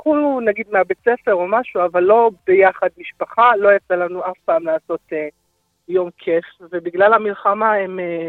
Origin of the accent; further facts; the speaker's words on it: Southern District, Israel; אני מהדרום, ואני מגדלת את הילדים שלי לבד.